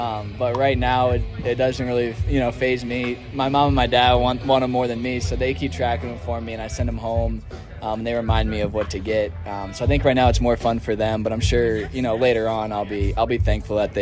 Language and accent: English; East Coast, United States; So I'm from the East Coast, but I always love the West Coast